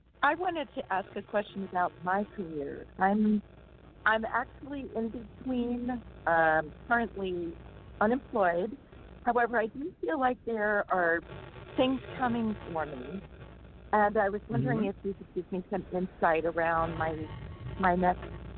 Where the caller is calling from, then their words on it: California, United States; Oh, I'm in Orange County, South Orange County, California.